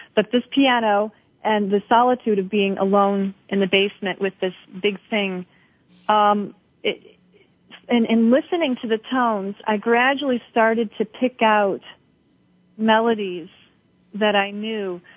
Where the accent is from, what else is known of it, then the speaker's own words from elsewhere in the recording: Missouri, United States; I've got 7 sisters, and we grew up in rural Missouri.